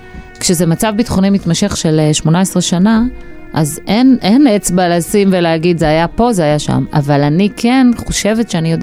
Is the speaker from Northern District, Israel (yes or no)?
no; Central District, Israel; now in Southern District, Israel; גדלתי במרכז, הגעתי לדרום כמו שאמרתי ללמוד